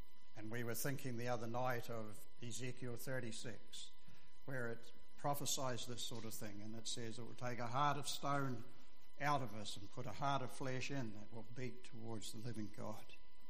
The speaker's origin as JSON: {"language": "English", "country": "New Zealand", "tie": "born or raised there", "said": "the big native bush where we grew up in the Catlins"}